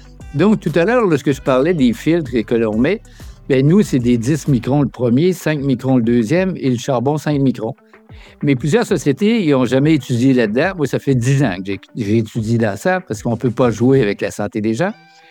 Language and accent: French; Quebec, Canada; now in Marie-Galante, France; Moi, je suis basé à Marie-Galante. Même si je suis Québécois, ça fait 30 ans que je suis aux Antilles.